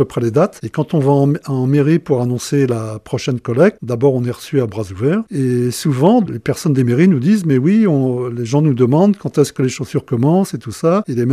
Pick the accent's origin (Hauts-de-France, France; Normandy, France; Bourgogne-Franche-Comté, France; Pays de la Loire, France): Pays de la Loire, France; Nantes; on est Nantais, mais on a une maison à la Guérinière, à Noirmoutier